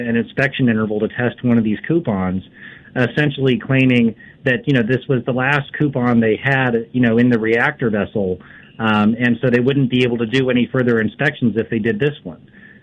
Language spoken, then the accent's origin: English; San Onofre, California, United States; Well, I'm a Californian by birth, Harvey. I grew up next to San Onofre, so I'll take exception with that for just a moment.